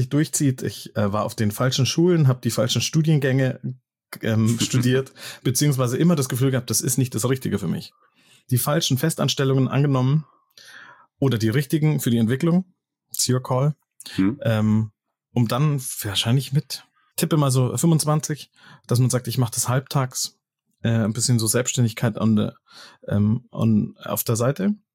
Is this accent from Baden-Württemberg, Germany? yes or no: no; Munich, Bavaria, Germany; Und dann musste ich nach München West. Genau. Aber edel gestartet, quasi fast in Schwabing und dann in die Outskirts of Munich zurück.